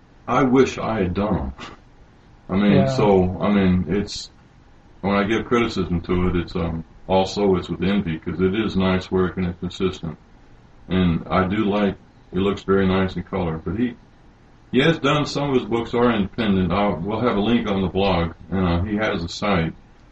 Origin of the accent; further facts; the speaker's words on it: United States; and not being a Chinese growing up in America, it's things I never saw.